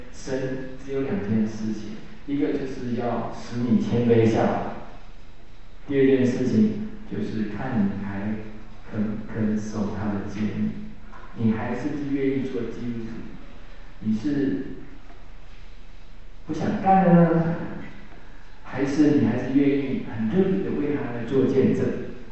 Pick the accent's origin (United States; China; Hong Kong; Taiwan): Taiwan; 我们中国人打招呼，就是你吃饱没有啊？我们台语那个时候就是你吃饱没？